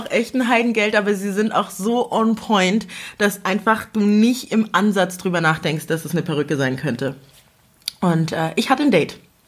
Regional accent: Togo; born there; German is a second language; Ich bin gebürtige Togolesin, also ich komme aus Afrika, auch wenn man das nicht unbedingt raushört.

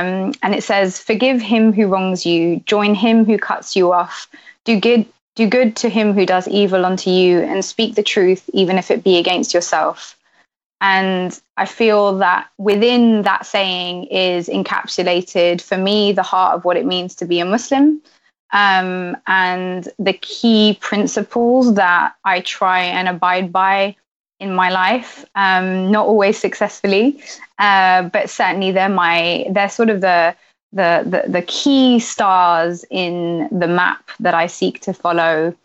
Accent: London, United Kingdom; being Franco-Irish, growing up in London with friends from all over the world.

